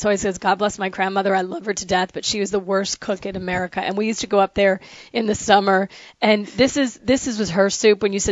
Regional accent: the North, United States; Well, you know, I'm from the North. I'm a damn Yankee

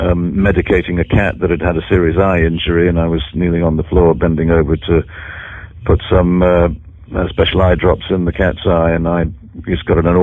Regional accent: Scotland, United Kingdom; Scotsman.

